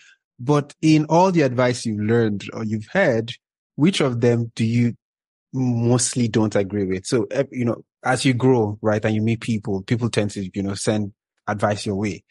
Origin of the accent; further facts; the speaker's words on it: Nigeria; I mean, we're from Nigeria, right?